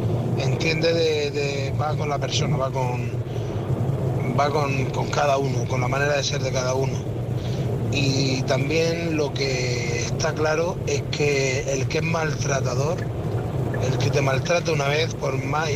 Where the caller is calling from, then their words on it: Murcia, Region of Murcia, Spain; de Murcia.